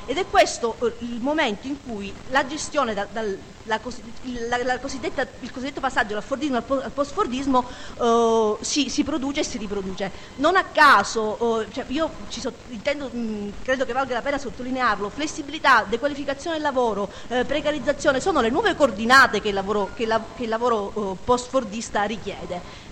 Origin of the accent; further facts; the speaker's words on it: Calabria, Italy; e lo dico da calabrese, lo dico perché conosco quel territorio